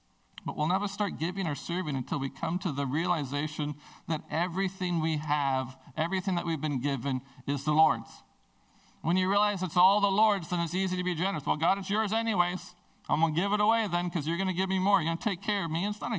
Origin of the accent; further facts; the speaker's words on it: Prince Rupert, British Columbia, Canada; I know that I was raised in Prince Rupert in a time when it was pretty tough.